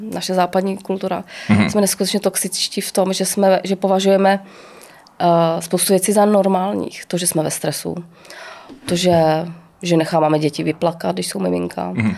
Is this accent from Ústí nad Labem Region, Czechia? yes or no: no; Šumperk, Olomouc Region, Czechia; moved away as an adult; now in Hradec Králové, Czechia; Ne, já jsem z Moravy. Já jsem z Hradce, teď už teda říkám. Já Hradec miluju, to jako jo, ale jsou patriot moravský, to jo, ze Šumperka.